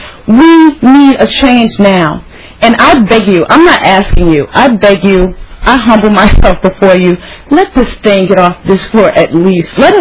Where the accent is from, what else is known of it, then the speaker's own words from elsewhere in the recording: United States; As a mother, as a member of Bail, as an American, as a black woman